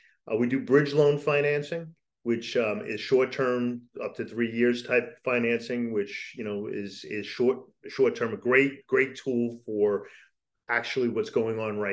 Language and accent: English; New York, United States; Now, I'm from New York.